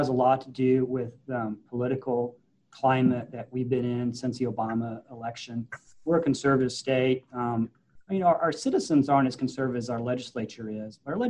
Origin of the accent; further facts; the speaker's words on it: Missouri, United States; I'm a Missourian. I'm an American first, but I'm very close to Missouri